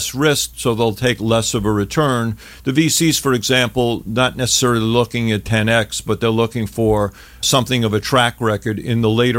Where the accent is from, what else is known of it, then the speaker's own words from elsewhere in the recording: New York, United States; You can probably tell by my accent and attitude, but yeah, that's pretty simple. But I actually grew up very poor